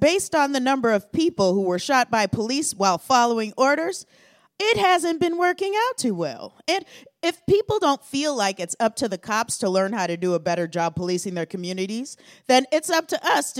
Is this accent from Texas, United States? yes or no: no; Omaha, Nebraska, United States; I'm from Omaha, Nebraska.